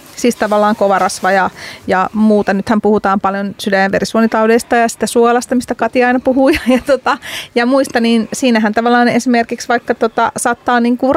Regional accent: Hungary; now in Finland; itse kun olen sitä Unkarista kotoisin, niin siellähän käytetään ihan hirveästi palkokasvoja.

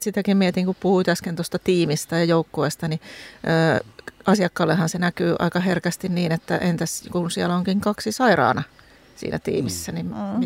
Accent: Tampere, Pirkanmaa, Finland; also born or lived in Kuopio; mä oon Tampereelta kotosi ja syötiin kyllä silakkaa aika paljon lapsena. Mutta se on jännä sitten, kun me muutettiin opiskelemaan Kuopioon

